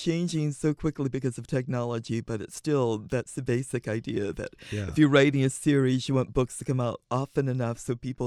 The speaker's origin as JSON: {"language": "English", "region": "Virginia", "country": "United States", "tie": "born or raised there", "lives_now": "Albany, United States", "said": "You know, I grew up in Virginia. I've lived in Albany longer than I ever lived in my hometown in Virginia."}